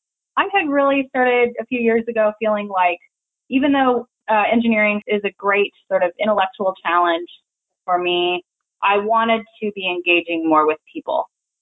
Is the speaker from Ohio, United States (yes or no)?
no; Spokane, Washington, United States; Sure. I grew up in Spokane, Washington. I am the oldest of five kids from a big Catholic family, went to Catholic grade school over there, and then moved on to Gonzaga University, not far from home.